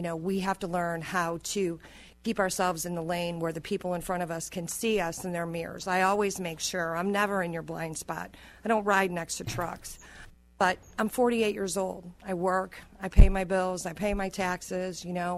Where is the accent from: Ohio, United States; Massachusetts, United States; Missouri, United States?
Missouri, United States; St. Louis; I'm from St. Louis.